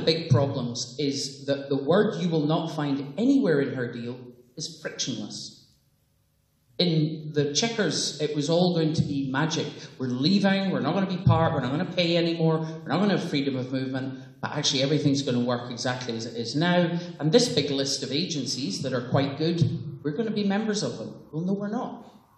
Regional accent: Belfast, Northern Ireland, United Kingdom; I'm from Belfast.

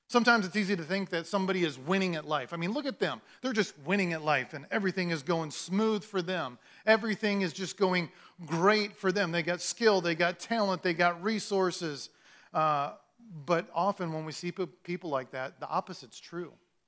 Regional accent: Iowa, United States; I'm like, no, I'm from Iowa.

